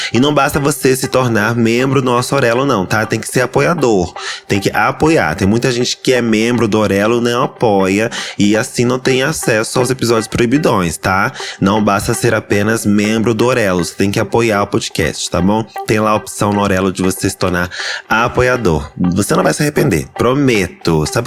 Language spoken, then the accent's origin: Portuguese; Maceió, Alagoas, Brazil; Sou de Maceió, Alagoas.